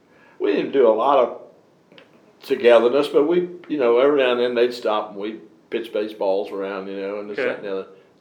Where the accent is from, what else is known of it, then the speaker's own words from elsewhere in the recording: Strasburg, Virginia, United States; Over in Strasburg, over in the valley.